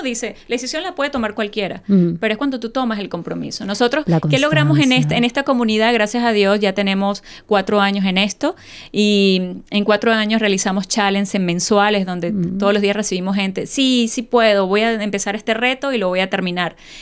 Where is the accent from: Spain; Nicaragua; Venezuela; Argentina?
Venezuela; yo soy la única de Sudamérica, por ejemplo, yo soy la única venezolana